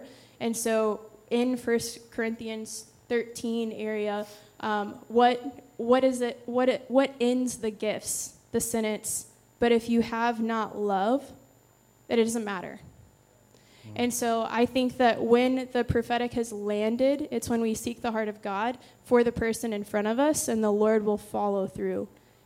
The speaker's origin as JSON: {"language": "English", "town": "Dallas", "region": "Texas", "country": "United States", "said": "which I'm from Dallas."}